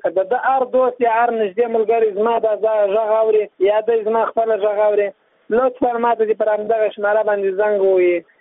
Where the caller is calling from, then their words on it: Khost, Afghanistan; د خوست ولایت اوسیدونکی یم.